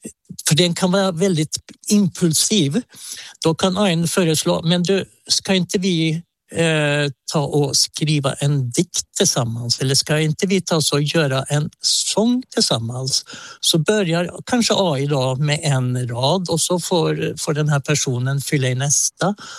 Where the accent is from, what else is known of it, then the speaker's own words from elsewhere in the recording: Norway; now in Falköping, Sweden; jag är egentligen inte från Falköping, utan jag är ju norrman, så jag kommer ifrån Norge då.